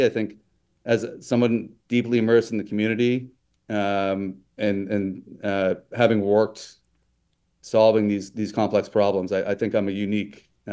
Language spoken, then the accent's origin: English; Connecticut, United States; moved away; So I went to school in New Hampshire. I was raised in Connecticut.